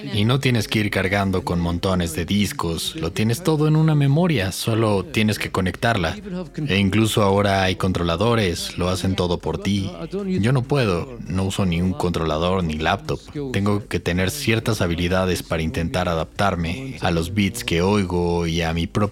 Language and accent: Spanish; Edinburgh, Scotland, United Kingdom; now in London, United Kingdom; como de donde vengo. En Edimburgo es un poco así, el barrio del que soy. Pero es un fenómeno mundial y se ve en Barcelona y en Nápoles y donde vivo, en Londres